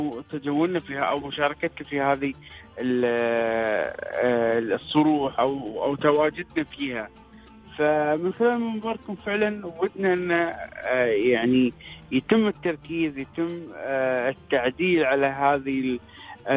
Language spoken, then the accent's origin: Arabic; United Arab Emirates; نقدر نفعل الثقافة عندنا في الإمارات بشكل عام